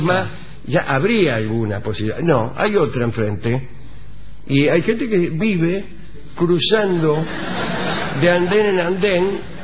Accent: Concordia, Entre Ríos, Argentina; now in Rosario, Argentina; de Concordia. Estoy estudiando en la ciudad de Rosario.

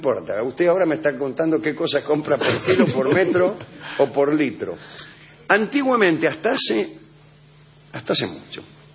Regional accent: Argentina; Pero como argentino...

